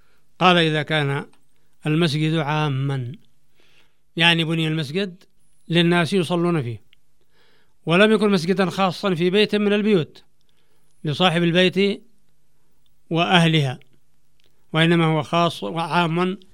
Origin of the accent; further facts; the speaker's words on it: Yemen; هذا قانون الوقف الشرعي عندنا في اليمن